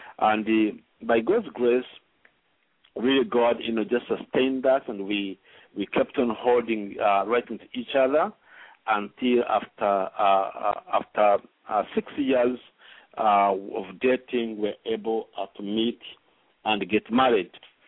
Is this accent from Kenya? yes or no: yes; Kenya; also born or lived in Rwanda / Uganda; I come from Rwanda originally. I grew up in Uganda and also grew up in Kenya all my life as a teenager. So we met in Nairobi, in Kenya